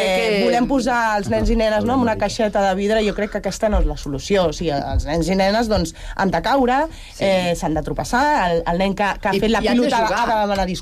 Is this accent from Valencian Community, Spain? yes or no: no; Sant Cugat, Catalonia, Spain; jo he nascut a Sant Cugat